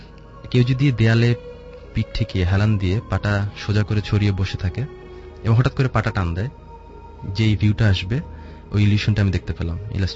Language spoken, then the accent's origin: Bangla; Dhaka, Dhaka Division, Bangladesh; আমি মগবাজার থেকে এসেছি